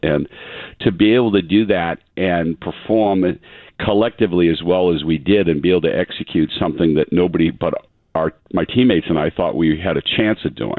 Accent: Easton, United States; And so for me, growing up in Easton, it was always about community.

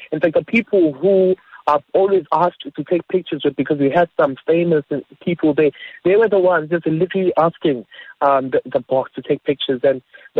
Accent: South Africa; It was simply a moment of joy, a moment of being proud of being South African, Joanne.

